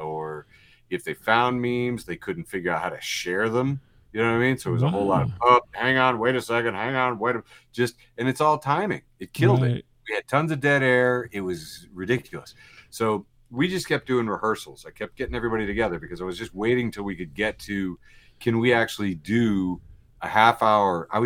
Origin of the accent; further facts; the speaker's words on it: United States; I'm an American